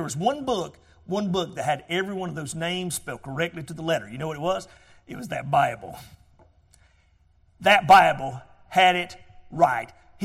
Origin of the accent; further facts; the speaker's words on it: Georgia, United States; born there; Now, if you can't tell, I was born in Georgia. Us folks down in Georgia, we talk a little different.